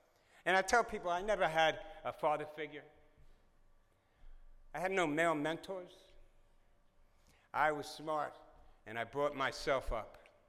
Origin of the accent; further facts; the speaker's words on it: New York City, New York, United States; born there; I was born in New York City, in Harlem, New York City. One of five children.